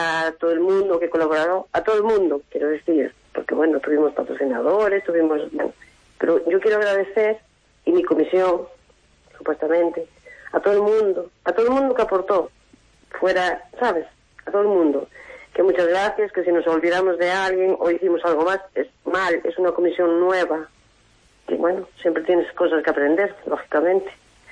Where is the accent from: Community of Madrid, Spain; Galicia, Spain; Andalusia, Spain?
Galicia, Spain; Burela; born there; yo nací en Burela